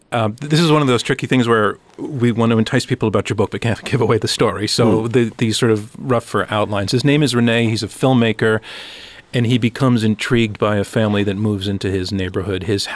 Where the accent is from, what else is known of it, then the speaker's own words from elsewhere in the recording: New York, United States; I'm a New Yorker, too.